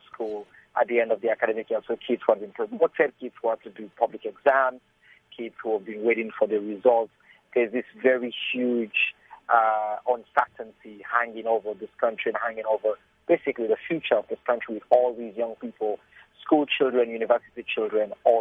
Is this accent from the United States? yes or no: no; Sierra Leone; I grew up in Sierra Leone.